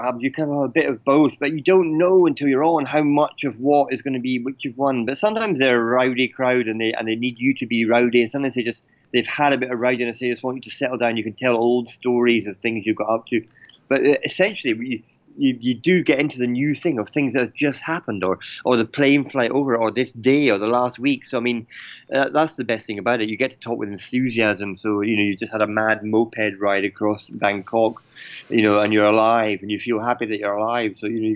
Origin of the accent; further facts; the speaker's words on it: Edinburgh, Scotland, United Kingdom; Well, I come from the middle of Scotland, so I grew up near Edinburgh